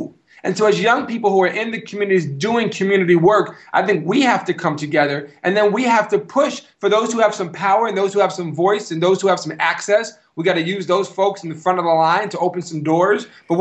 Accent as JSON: {"language": "English", "town": "New York City", "region": "New York", "country": "United States", "tie": "born or raised there", "said": "I come from New York. I don't live in Washington. I live in New York City. I live in Brooklyn. This is my home. It has been my home since my birth."}